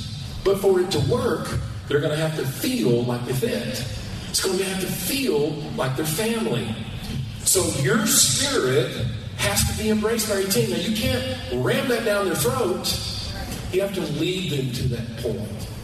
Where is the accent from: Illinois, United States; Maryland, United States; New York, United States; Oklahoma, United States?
Oklahoma, United States; Cordell; I was raised in Western Oklahoma at Cordell with 3,000 people.